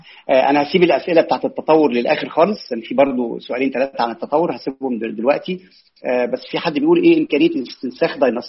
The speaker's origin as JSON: {"language": "Arabic", "country": "Egypt", "said": "يا رب اسمع بقى ربنا زي ما بنقول عندنا في مصر"}